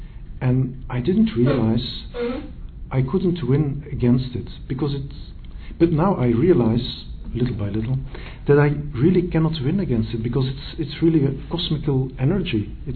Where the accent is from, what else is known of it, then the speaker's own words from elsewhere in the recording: Belgium; I'm coming from Belgium.